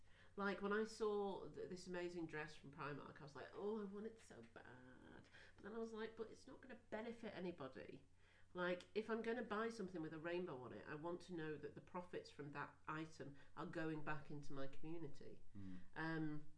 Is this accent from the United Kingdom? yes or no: yes; United Kingdom; I love, you know, I'm British, but I am also European.